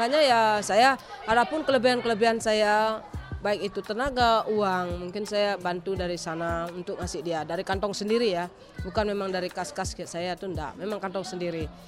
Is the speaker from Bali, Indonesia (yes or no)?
yes; Bali, Indonesia; Saya sendiri bangga, padahal saya sendiri orang Bali asli.